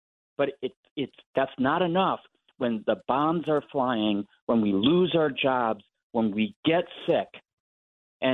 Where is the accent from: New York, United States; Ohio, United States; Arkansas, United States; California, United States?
Ohio, United States; I'm from Ohio. The state motto is "In God We Trust."